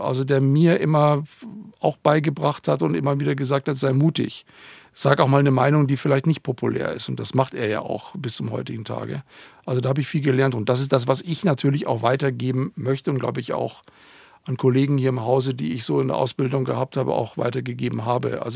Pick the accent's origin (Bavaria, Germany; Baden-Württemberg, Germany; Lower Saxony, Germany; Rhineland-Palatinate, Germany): Bavaria, Germany; ich bin ja im Landkreis Ebersberg aufgewachsen, es gab schon eine Gemeindebücherei